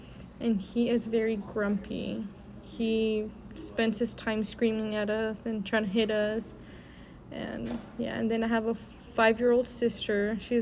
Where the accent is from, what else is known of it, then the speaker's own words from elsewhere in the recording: Galveston, Texas, United States; born there; I was born on October 1st, 2001. I was born in Galveston, Texas